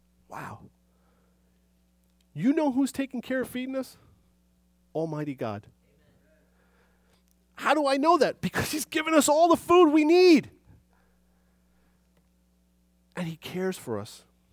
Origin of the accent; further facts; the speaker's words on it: New York City, New York, United States; now in New Jersey, United States; growing up in New York City, you just don't see any of this. So when we moved to Jersey, I see these vines